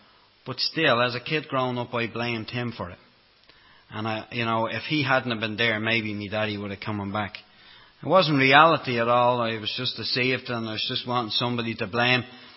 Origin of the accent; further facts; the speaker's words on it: Dublin, Leinster, Ireland; I was brought up in Dublin, as you can hear from the accent. I was brought up in Dublin. Obviously brought up in Dublin, I was brought up Roman Catholic.